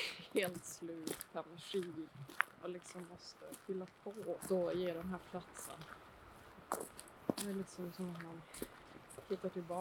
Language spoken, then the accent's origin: Swedish; Boden, Norrbotten County, Sweden; Boden har typ förändrats väldigt mycket nu med den här gröna omställningen. Alltså just där huset där jag växte upp, där drar de nu järnvägen och motorvägen till stålverket.